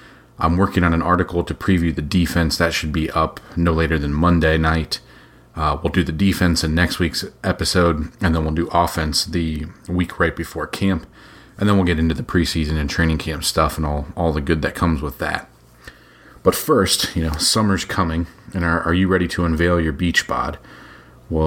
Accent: Cincinnati, Ohio, United States; I just watched my hometown baseball team, Cincinnati Reds, beat the Milwaukee Brewers 4-3

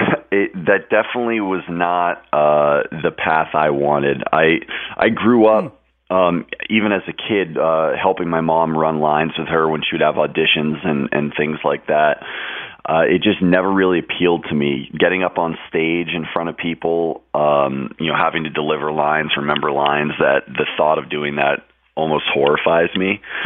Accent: California, United States; Well, it's funny because I am from Southern California, laid back, but my dad is from Queens as well

